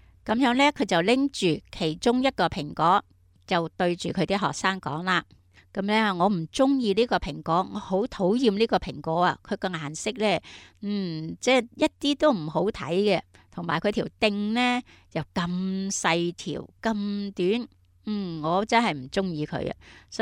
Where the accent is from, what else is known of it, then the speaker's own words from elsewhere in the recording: China; 我哋中国人有句说话噶